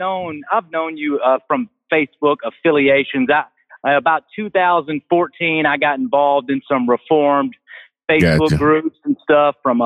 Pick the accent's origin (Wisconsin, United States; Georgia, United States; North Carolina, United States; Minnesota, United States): Georgia, United States; Augusta; now in Greenwood, United States; I'm originally from Augusta, Georgia